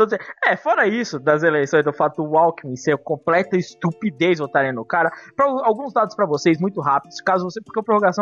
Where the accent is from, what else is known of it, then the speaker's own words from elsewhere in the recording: São Paulo, Brazil; eu e Tomás e Valente também somos aqui de São Paulo, o Kurt também é, somos aqui de São Paulo